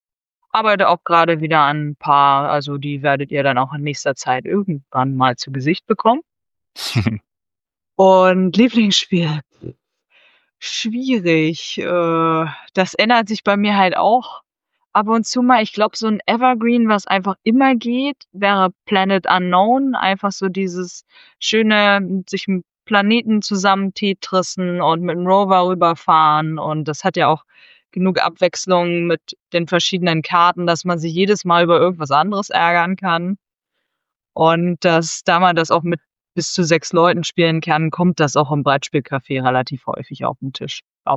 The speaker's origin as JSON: {"language": "German", "region": "Northern Germany", "country": "Germany", "said": "Moin, weil ich komme aus Norddeutschland. Ich glaube, eine der wenigen im BSN-Team, die so weit oben wohnt, aber viel weiter hoch geht sowieso nicht."}